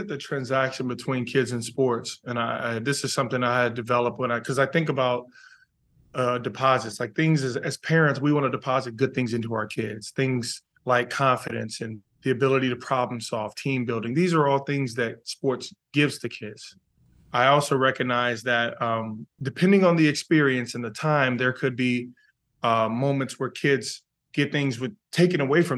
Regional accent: Chicago, Illinois, United States; I grew up in the South Side of Chicago.

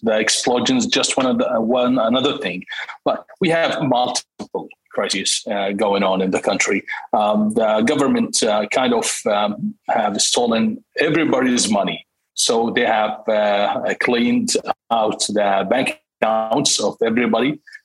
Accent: Jordan; Anyway, so I grew up in Jordan in a Muslim family.

